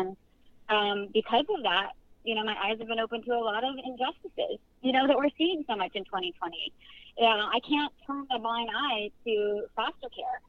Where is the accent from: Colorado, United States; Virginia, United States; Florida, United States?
Virginia, United States; Roanoke; I can hear it because I am from Roanoke, Virginia, which is where I was born and raised.